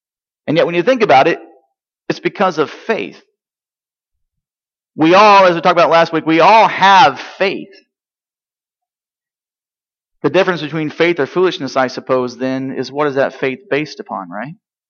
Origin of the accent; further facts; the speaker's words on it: Iowa, United States; See, I'm from Iowa. I'm a believer. Yes, and I'm from Iowa. That's true.